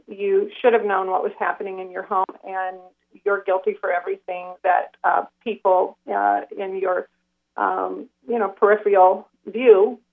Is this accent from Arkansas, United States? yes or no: yes; Arkansas, United States; I was raised in Arkansas, so we had two senators here in Arkansas who were championing my case